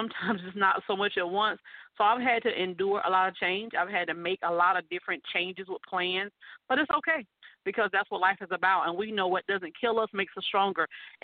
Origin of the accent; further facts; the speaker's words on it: South Carolina, United States; And then I came to my hometown, which is in South Carolina, where I was hiding away because at that time it was 30 cases.